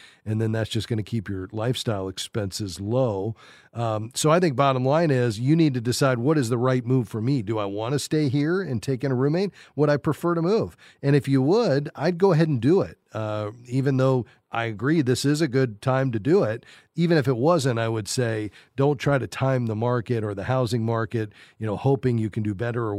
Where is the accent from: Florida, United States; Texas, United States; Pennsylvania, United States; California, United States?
Florida, United States; Fort Lauderdale; To Wes in Fort Lauderdale, my hometown.